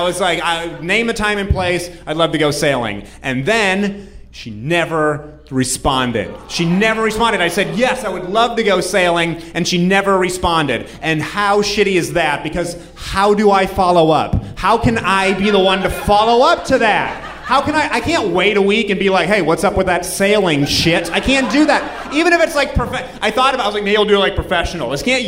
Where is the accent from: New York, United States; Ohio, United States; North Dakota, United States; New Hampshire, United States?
New Hampshire, United States; She's from Vermont. I'm from New Hampshire. Holy shit, New England, the right side up one, right next to the upside down one.